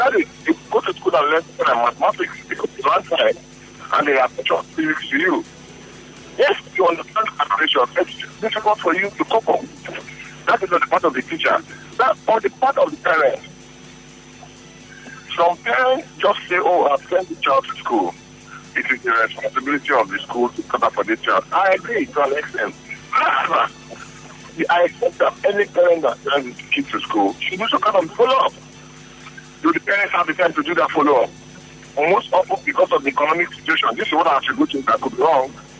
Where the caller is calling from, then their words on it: Port Harcourt, Rivers, Nigeria; No, I'm calling from Port Harcourt.